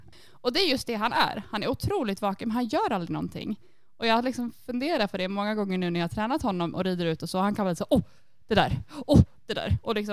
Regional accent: Sweden; now in abroad; en sak som kanske skiljer sig från de hästar man är van att rida vid hemma i Sverige är att det går väldigt mycket mer fram här.

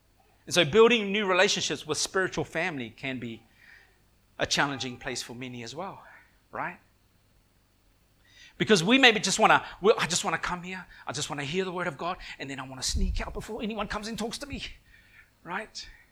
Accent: Wellington, New Zealand; also born or lived in Western Samoa; I was born in Western Samoa. My parents moved to Wellington, New Zealand, when I was, I think, around 3 or 4 years old.

